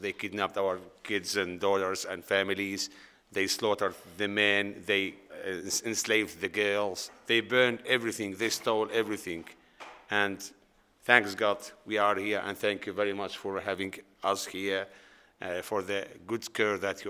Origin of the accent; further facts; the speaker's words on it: Iraq; moved away; I came from Iraq in 2017. It's been my second year here. And we escaped the hell of ISIS.